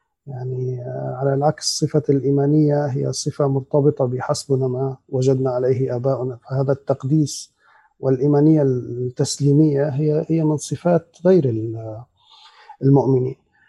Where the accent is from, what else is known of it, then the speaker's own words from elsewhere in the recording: Syria; أحد المسائل بتقديري اللي اكتشفناها نحن كسوريين لم نفهم ذاتنا بشكل جيد حتى